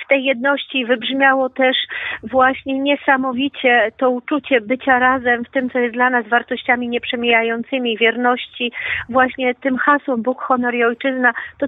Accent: Vilnius, Vilnius County, Lithuania; A ja z Wilna pozdrawiam wszystkich Polaków, którzy nas słyszą.

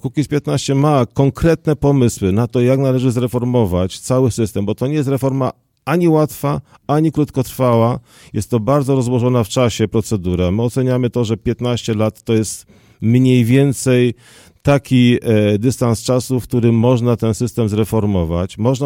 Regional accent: Kalisz, Greater Poland Voivodeship, Poland; w Kaliszu, który tutaj pan był łaskaw wymienić jako moje rodzinne miasto

